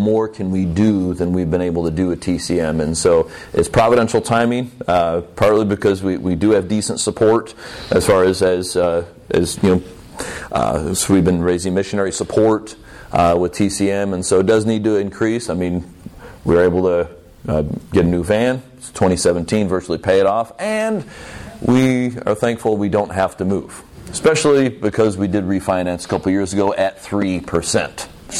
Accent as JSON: {"language": "English", "town": "Chicago", "region": "Illinois", "country": "United States", "tie": "born or raised there", "said": "Being from the greater Chicagoland area, both Lori and I grew up here and in Chicagoland area, but also this is really my home church."}